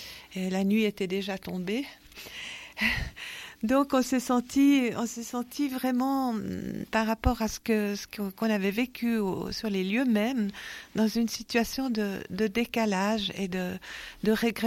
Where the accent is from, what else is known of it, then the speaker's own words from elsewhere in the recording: Switzerland; en tant que Suisse, on est un tout petit peu en dehors, malheureusement.